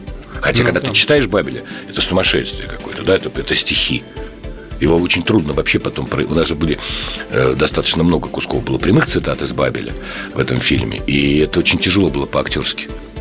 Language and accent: Russian; Moscow, Russia; Там мы, москвичи, не так.